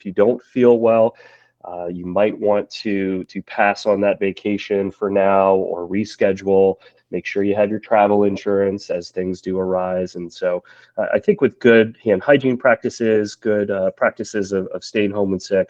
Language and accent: English; Orlando, Florida, United States; it's get out of Orlando, my hometown, because it looks like everyone's coming here.